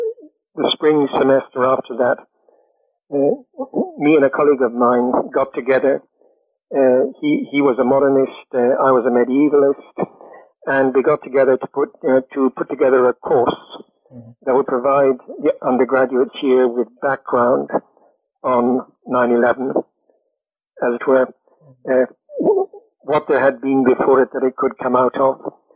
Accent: United Kingdom; I said, you know, I don't have a methodology, I'm British.

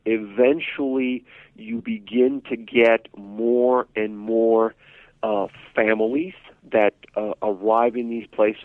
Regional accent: Miami, Florida, United States; particularly because I grew up in Little Havana in Miami, and I would listen to the games of the Miami Dolphins

